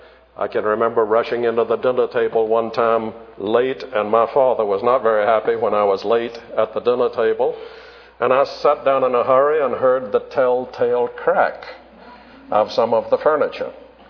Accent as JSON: {"language": "English", "town": "Charleston", "country": "United States", "tie": "born or raised there", "said": "I grew up in Charleston with a lot of antique furniture in our home"}